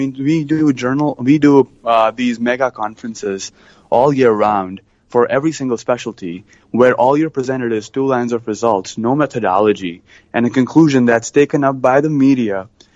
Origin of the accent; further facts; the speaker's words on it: India; I grew up in India and I did my medical school in India.